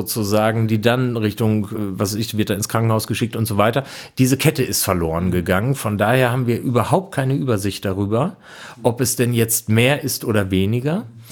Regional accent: Bielefeld, North Rhine-Westphalia, Germany; Also wo in meiner Stadt, ich komme aus Bielefeld, kulinarisch genossen wird

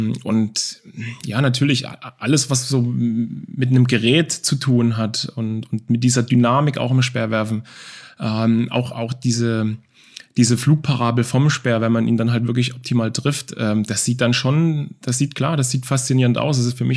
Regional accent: Dresden, Saxony, Germany; ich bin in Dresden, in Leubnitz, Neuostrach groß geworden, in einer Plattenbausiedlung. Wir hatten eine Vierraumwohnung oder 3,5-Raumwohnung auf 70, 75 Quadratmeter.

